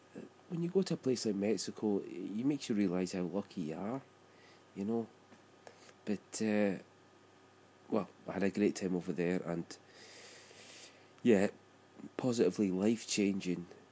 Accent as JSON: {"language": "English", "region": "Scotland", "country": "United Kingdom", "said": "Being a Highlander, I'm a Scottish Highlander, obviously, and it's a different pace of life"}